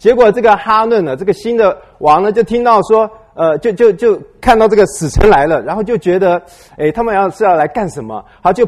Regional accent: China; 我们中国人一想到说做大丈夫哈

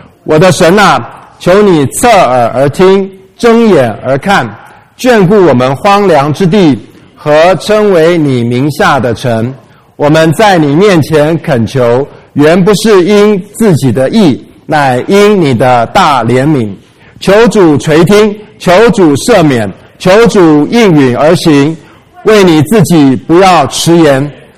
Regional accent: China; 我们中国人不太喜欢不习惯戴戒指

